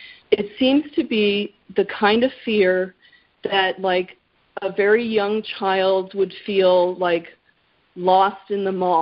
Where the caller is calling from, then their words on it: New Mexico, United States; And I'm calling from New Mexico instead of California for a change.